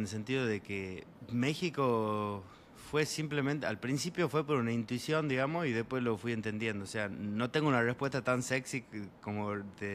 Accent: Argentina; digo, mirá, yo vengo de Argentina y vengo a meditar.

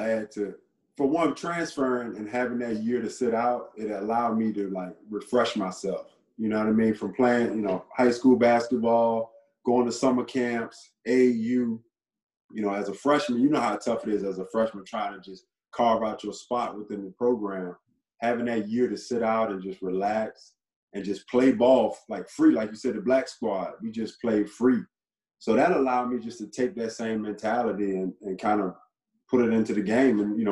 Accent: United States; And that's one thing a lot of guys, American guys, don't do. America as a whole, we think everybody should adapt to us and we don't ada

